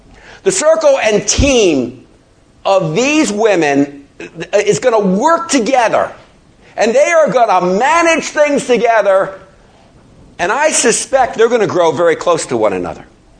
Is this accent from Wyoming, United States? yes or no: no; Baltimore, Maryland, United States; My hometown is Baltimore, Maryland, and in Baltimore, there are countless Christian fundraising events.